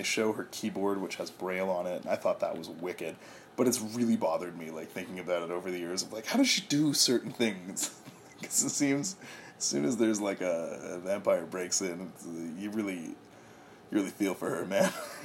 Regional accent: Canada; Not just as a Canadian, my bias

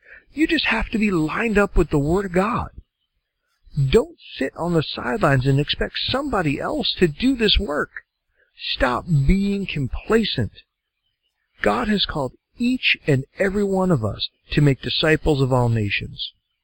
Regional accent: Maine, United States; But less than 3% of the people in my home state of Maine have a meaningful relationship with Jesus.

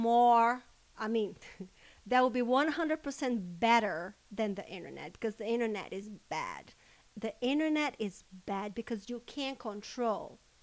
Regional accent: Brazil; now in United States; I am from Brazil. You guys all know that. That is where I was born and where I was raised. I have lived in the U.S. though more than I have lived in Brazil. So I am an American citizen as well.

